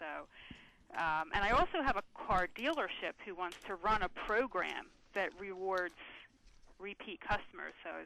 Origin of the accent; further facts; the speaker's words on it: Holland, Pennsylvania, United States; I'm from right outside of Philadelphia, Holland.